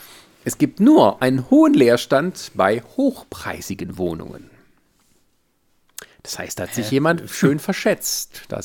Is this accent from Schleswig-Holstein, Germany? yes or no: no; Baden-Württemberg, Germany; weil ich komme aus dem Westen, also ich habe zwar Familie, die kommt aus Leipzig zum Teil, aber also der Hauptteil ist halt im Westen, in der Nähe von Stuttgart.